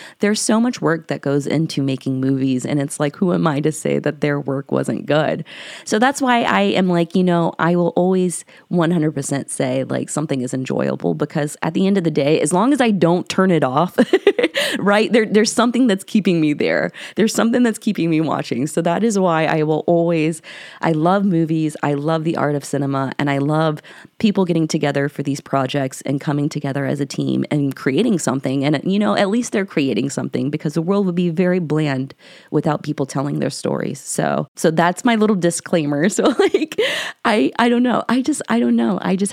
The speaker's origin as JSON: {"language": "English", "region": "Ohio", "country": "United States", "tie": "born or raised there", "said": "I know where I grew up in Northwest Ohio, there are some legends of some cannibal caravans of people who had come through."}